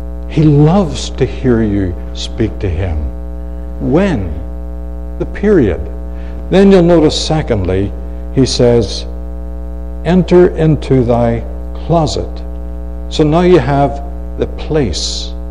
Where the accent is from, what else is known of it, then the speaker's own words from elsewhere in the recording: Ireland; as a young lad growing up in Ireland. My father used to send us to different churches.